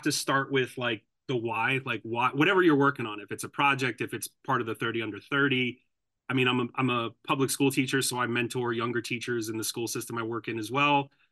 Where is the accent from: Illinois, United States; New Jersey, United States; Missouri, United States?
New Jersey, United States; North Bergen; born there; So I was born in North Bergen, New Jersey, and grew up for the first 5 years of my life here in the same city I now live and teach in.